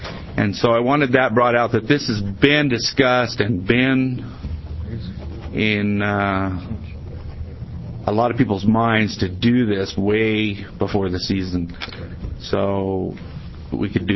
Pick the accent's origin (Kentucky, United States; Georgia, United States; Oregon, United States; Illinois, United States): Oregon, United States; Reedsport; I'm a fisherman from Reedsport, Oregon.